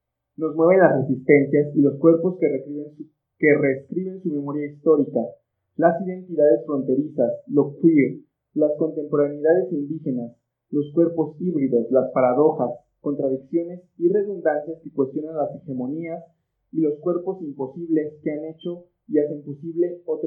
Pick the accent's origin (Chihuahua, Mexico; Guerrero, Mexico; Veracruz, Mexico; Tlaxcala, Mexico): Veracruz, Mexico; Me voy a mi tierra, al estado de Veracruz